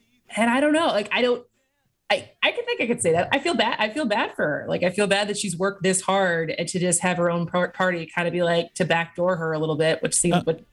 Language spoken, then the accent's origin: English; Wisconsin, United States; I was like, oh man, like what's happening in Wisconsin, like my home state.